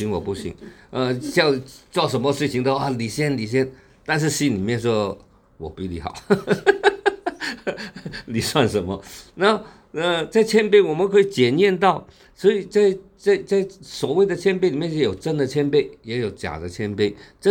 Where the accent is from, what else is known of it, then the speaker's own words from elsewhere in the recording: China; 我们中国人